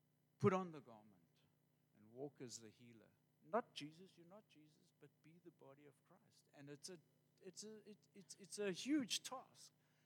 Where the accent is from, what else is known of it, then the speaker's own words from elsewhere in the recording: Port Elizabeth, Eastern Cape, South Africa; now in East London, South Africa; We come from Port Elizabeth. It's quite laid back, I would say. Way more laid back than Cape Town.